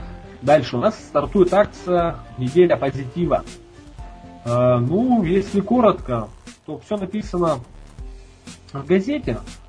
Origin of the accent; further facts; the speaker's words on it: Pervouralsk, Sverdlovsk Oblast, Russia; И вот мы живем в этой агломерации Екатеринбурга. Вот. Я из Первоуральска, это в 30 километрах от Екатеринбурга.